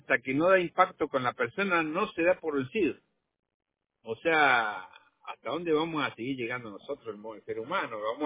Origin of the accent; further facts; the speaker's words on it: Argentina; No, yo soy de Argentina.